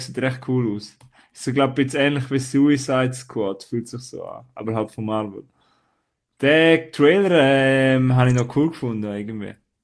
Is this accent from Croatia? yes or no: no; Switzerland; wir sind ja beide Schweizer.